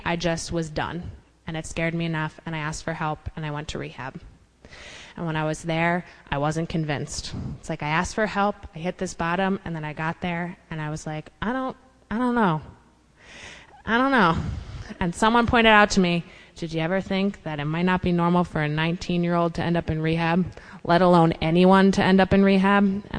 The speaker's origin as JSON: {"language": "English", "town": "Westchester", "region": "New York", "country": "United States", "tie": "born or raised there", "said": "I grew up in Westchester, and I got sent to boarding school in Rhode Island, and I loved it there."}